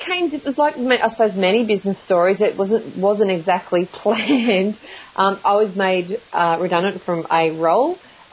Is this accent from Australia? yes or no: yes; Morpeth, New South Wales, Australia; now in Queensland, Australia; I actually grew up in a very small country town called Morpeth in rural New South Wales, and lived there pretty much my whole life